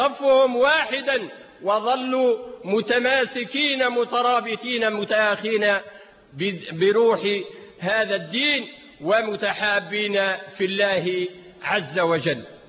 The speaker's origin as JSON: {"language": "Arabic", "country": "Tunisia", "said": "ولا يقول المثل عندنا في تونس"}